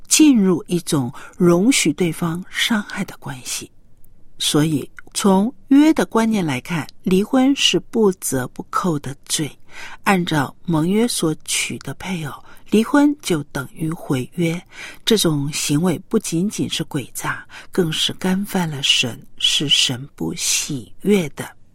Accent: China; 我们中国人也说一夜夫妻百夜恩，就是这个意思。

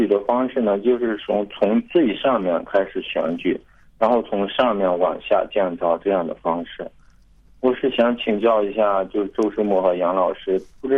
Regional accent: Shanxi, China; 我们山西这边是一个县城是吧

